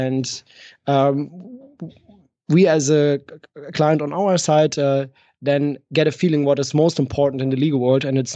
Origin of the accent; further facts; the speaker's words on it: Frankfurt, Hesse, Germany; I was raised in Bergen-Enkheim. That's part of Frankfurt, and it's my home city. You know, I grew up there, lived there for most of my time, for about 22 years. My parents still live there.